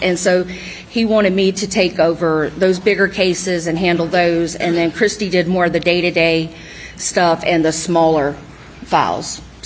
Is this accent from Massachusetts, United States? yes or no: no; Hampton, South Carolina, United States; moved away as an adult; also born or lived in Charlotte, United States; I grew up in Hampton, South Carolina, and lived there for the first 18 years of my life, graduated from Wade Hampton High School, went away for college at 18